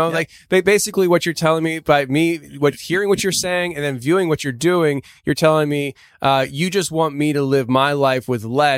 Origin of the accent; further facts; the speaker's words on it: United States; You know, I'm like, I'm American.